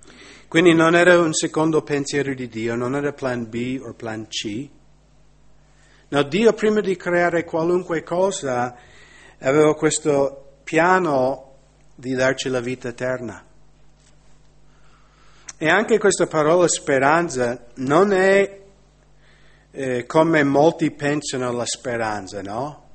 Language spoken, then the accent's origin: Italian; United States; Italian is a second language; now in Italy; Magari qui in Italia non è molto evidente questo, nel mio paese, negli Stati Uniti, sta succedendo veramente un macello, no?